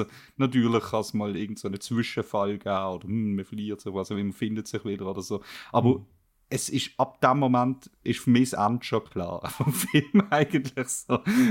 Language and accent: German; Switzerland; sind wir Schweizer schon sehr komisch.